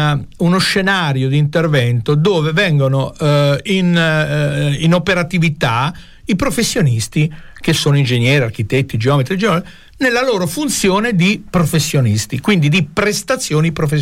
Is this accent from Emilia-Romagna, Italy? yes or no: yes; Bologna, Emilia-Romagna, Italy; io ho avuto esperienza, vengo da Bologna